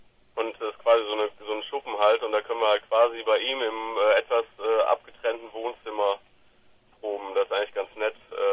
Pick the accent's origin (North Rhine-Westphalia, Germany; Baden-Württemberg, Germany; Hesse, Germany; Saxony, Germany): North Rhine-Westphalia, Germany; Mülheim; Nee, aber wir kommen ja aus Mülheim